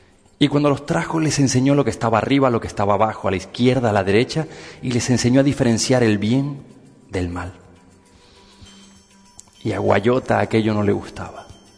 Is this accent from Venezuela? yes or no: yes; Venezuela; Soy venezolano, sí.